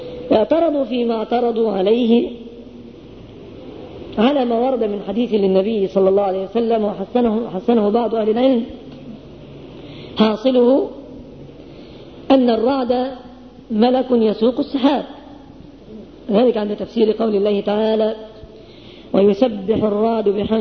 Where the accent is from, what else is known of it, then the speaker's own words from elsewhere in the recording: Egypt; وهذا حاصل في بلادنا مصر